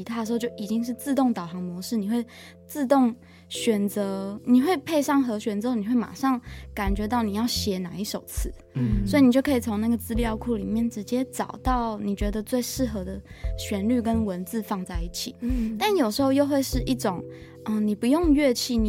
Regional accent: Taipei, Taiwan; 但是因为我住最久的地方就是台北嘛，因为我台北土生土长。

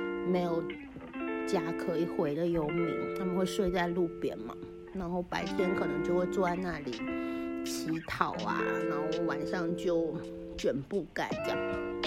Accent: Kaohsiung, Taiwan; 反正我从小在我高雄的家乡就是这样长大的

